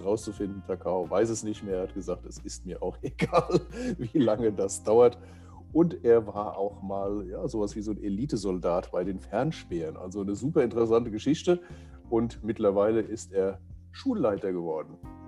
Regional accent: Langenhahn, Rhineland-Palatinate, Germany; Ich bin aus Langenhahn, das sind 6 Kilometer.

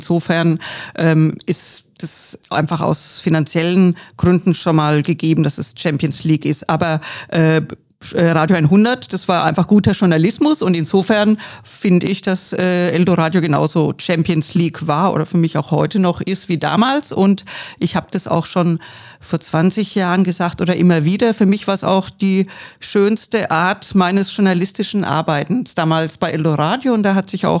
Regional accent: Bavaria, Germany; moved away as an adult; Ich bin aus Bayern emigriert, weil Bayern gerade 1981 eben auch, heute nicht mehr ganz so schlimm, aber wahnsinnig katholisch dominiert ist. Ich komme ja auch aus einer völlig katholischen Gegend, aus einer katholischen Familie.

